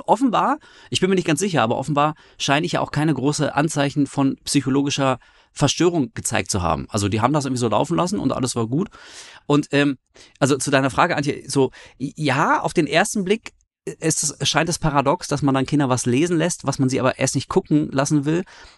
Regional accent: Münster, North Rhine-Westphalia, Germany; damals in Münster zum Beispiel, wo ich geboren bin und die ersten Jahre meines Lebens gelebt habe

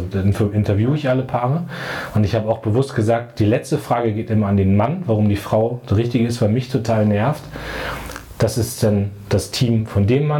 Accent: Munster, Lower Saxony, Germany; Dann gab es bei uns in der Nähe von meinem Heimatort Munster in der Lüneburger Heide

